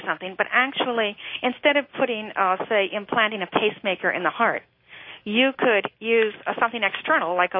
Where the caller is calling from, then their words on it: San Francisco, California, United States; from San Francisco Bay Area.